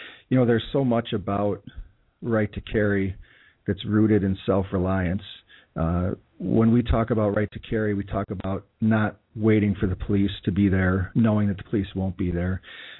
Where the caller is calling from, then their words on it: New Berlin, Wisconsin, United States; I'm broadcasting today from New Berlin, but I'm a big believer in freedom and a government of the people.